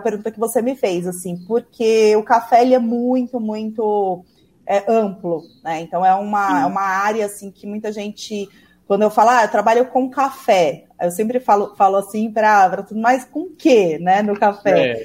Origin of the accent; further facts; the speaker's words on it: São Paulo, Brazil; eu moro em São Paulo, nasci em São Paulo, meu sotaque vai, né, vai entregar daqui a pouquinho. E eu sou aqui da capital